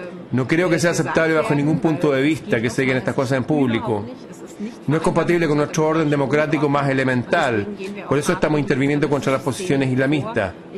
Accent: Chile; Eso está pasando en mi país, Chile. Las peores gentes liberadas de las cárceles están aquí.

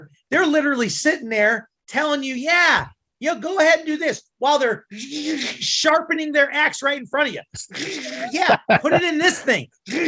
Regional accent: Illinois, United States; I grew up in Illinois, but I spent enough time in Missouri to tell people I come from the show me state.

